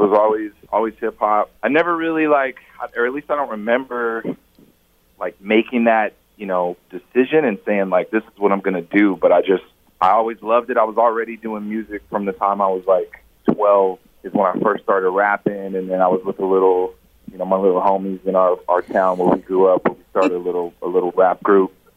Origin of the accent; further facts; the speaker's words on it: Texas, United States; also born or lived in Ohio; I was born in Ohio, but I was raised in Texas. So that's where I've been at since I was a little kid. I'm glad we moved to Texas.